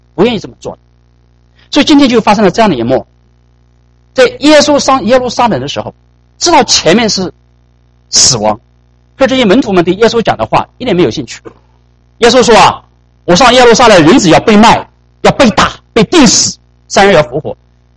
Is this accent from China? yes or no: yes; China; 我们中国人讲左丞右相，就是这个意思，就位置很高。